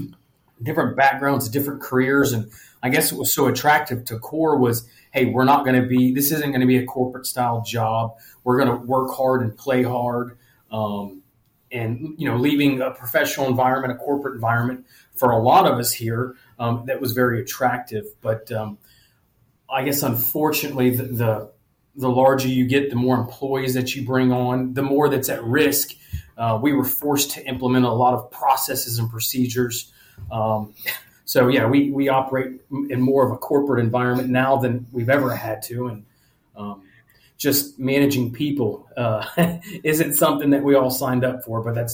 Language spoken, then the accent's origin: English; Houston, Texas, United States; I grew up here in the Houston area.